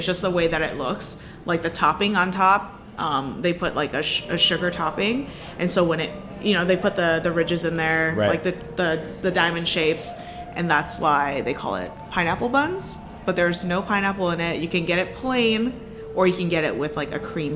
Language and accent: English; Dearborn, Michigan, United States; So, I grew up in Dearborn, Michigan, and, you know, I ate a lot of Middle Eastern food growing up